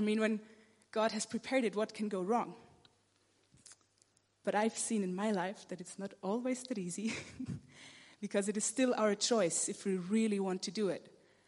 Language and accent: English; Austria; English is a second language; my English sounds a bit weird, that is because I'm from Austria and English is not my first language.